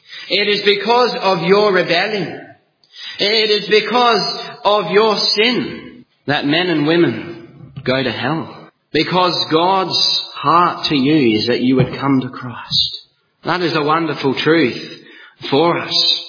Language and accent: English; South Australia, Australia; I come from Australia, from South Australia. It's middle central Australia, down the bottom. And I grew up on a farm.